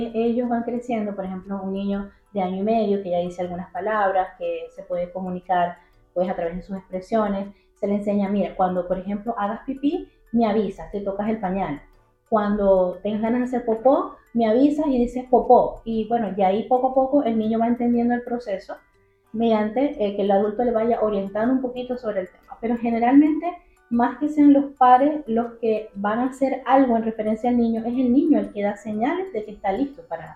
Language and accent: Spanish; Venezuela; moved away as an adult; now in Santiago, Chile; yo soy pediatra venezolana y todos mis estudios y toda mi formación la realicé en Venezuela. Pero llegué a Chile en el 2019